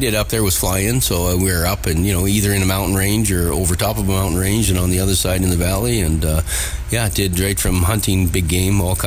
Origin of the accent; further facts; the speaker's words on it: Yellowknife, Northwest Territories, Canada; now in Prince Albert, Canada; I was born and raised in Yellowknife in the Northwest Territories. I cut my fish and teeth standing on the rocks at Great Slave Lake, casting off the shore there.